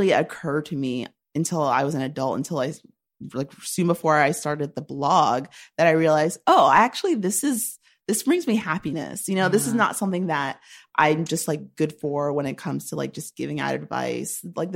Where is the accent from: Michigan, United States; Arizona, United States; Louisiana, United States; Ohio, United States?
Ohio, United States; Cleveland; We're from Cleveland. We're from